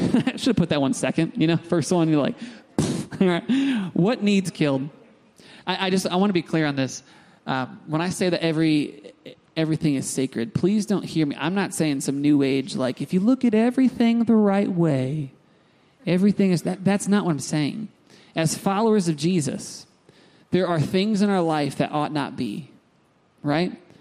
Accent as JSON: {"language": "English", "country": "United States", "tie": "born or raised there", "said": "We grew up in America."}